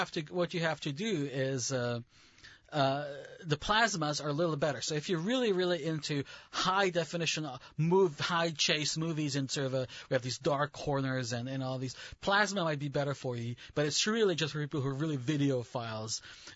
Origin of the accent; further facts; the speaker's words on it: Czechia; I'm from the Czech Republic. It used to be Czechoslovakia, so it used to be one country, one federal country.